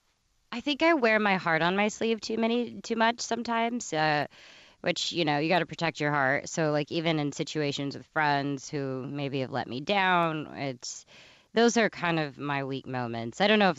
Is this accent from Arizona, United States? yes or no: no; Texas, United States; I needed to continue to eat some of the things that I've always wanted because I'm from Texas.